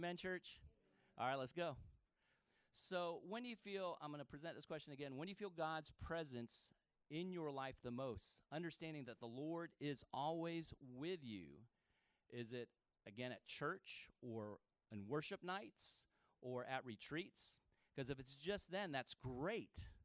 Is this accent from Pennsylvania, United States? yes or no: no; Florida, United States; I'm from Florida. We don't have Emo's Pizza.